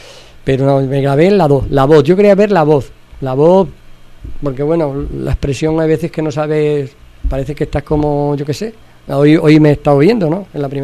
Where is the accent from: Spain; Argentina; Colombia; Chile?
Spain; Torrejoncillo, Extremadura; A mi pueblo, que ayer me sentí más de Torrejoncillo que nunca